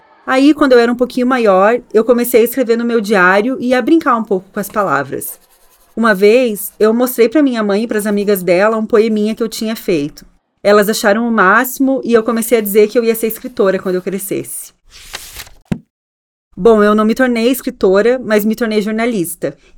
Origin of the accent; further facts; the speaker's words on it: Santa Cecília, Santa Catarina, Brazil; born there; Eu sempre me orgulhei de dizer que nasci em Santa Cecília, uma cidade bem pequena, de uns 16 mil habitantes, que fica ali entre a Serra, o Meio-Oeste e o Planalto Norte de Santa Catarina.